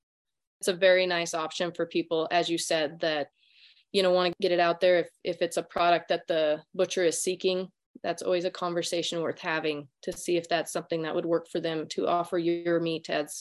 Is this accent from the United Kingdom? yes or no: no; Wyoming, United States; I grew up in Wyoming